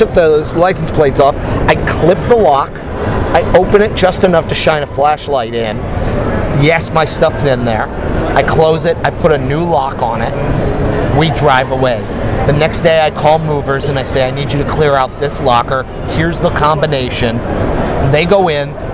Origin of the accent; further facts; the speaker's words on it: Chicago, Illinois, United States; now in Los Angeles, United States; I was living in Chicago. I grew up in Chicago.